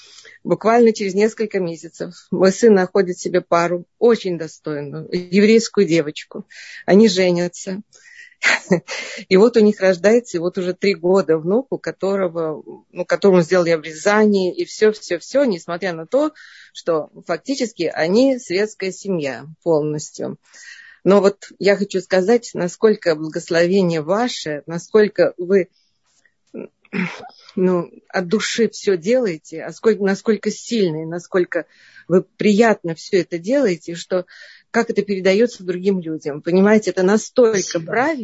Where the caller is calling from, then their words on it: Moscow, Russia; Я из Москвы звоню.